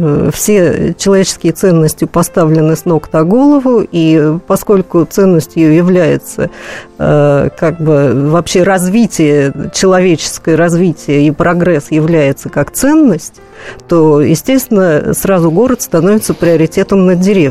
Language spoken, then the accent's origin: Russian; Moscow, Russia; я тоже родилась в Москве, я коренная москвичка, в третьем, в четвертом поколении, всю жизнь прожила в Москве